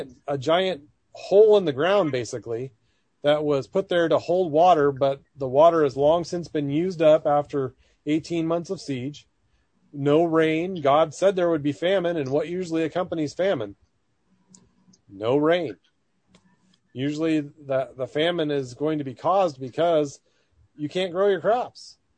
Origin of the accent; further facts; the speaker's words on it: Alaska, United States; when I was growing up on the Turnagain Flats, there would be people who would go out there fishing and clamming in their hip waders.